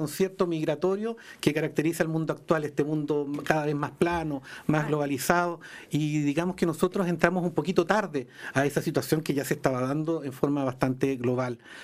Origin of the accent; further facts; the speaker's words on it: Talcahuano, Biobío, Chile; Yo soy de Talcahuano, yo soy muy